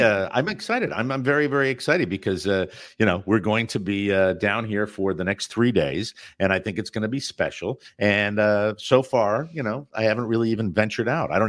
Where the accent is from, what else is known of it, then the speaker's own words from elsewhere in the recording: Florida, United States; And I come from Florida, where everything's 10 years behind.